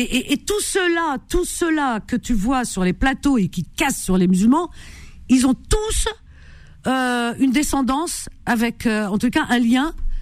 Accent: France; On vit en France, heureusement. On est Français.

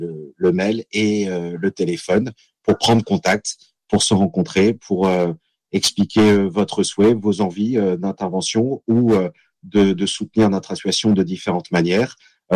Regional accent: Chambéry, Auvergne-Rhône-Alpes, France; born there; Vous êtes dans une incroyable région qui est aussi ma région de cœur et historique, parce que je suis né à Chambéry.

